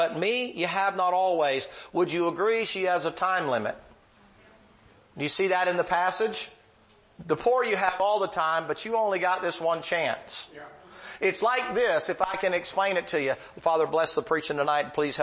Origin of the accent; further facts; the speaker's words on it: the South, United States; You know, I'm from the South, and we got to take care of mom and daddy before we take care of anything to do with God.